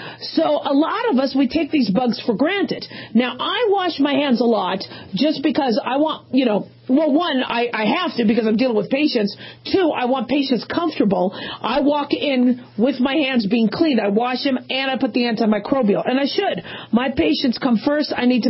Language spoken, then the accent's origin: English; California, United States; born there; Now, I was born in California. I went to school. Went to UCLA in my senior year, a medical school in California. I love California.